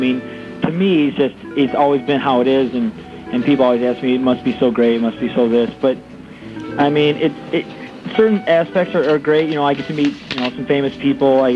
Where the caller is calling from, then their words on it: Oxford, Ohio, United States; I'm calling from Oxford, Ohio.